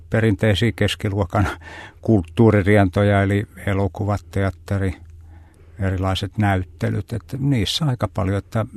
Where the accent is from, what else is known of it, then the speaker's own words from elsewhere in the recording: Kotka, Kymenlaakso, Finland; Ja se on käyty Kotkan edustalla, josta mä oon taas Kotkasta kotoisin.